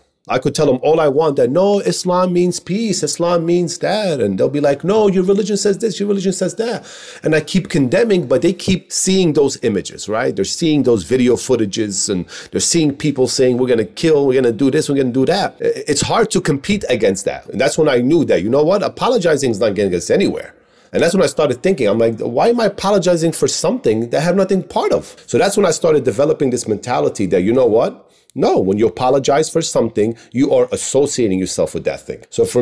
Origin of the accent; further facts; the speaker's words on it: Queens, New York, United States; The closest mosque when I grew up in Queens was all Bengali community.